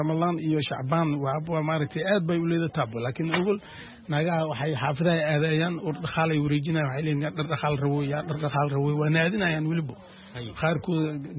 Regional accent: Lower Shabelle, Somalia; born there; meeshii hadda gobolka Shabeellada Hoose aan ku dhalanay

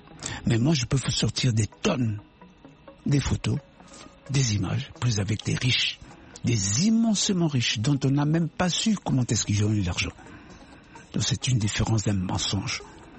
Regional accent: DR Congo; mon pays d'origine, la République démocratique du Congo.

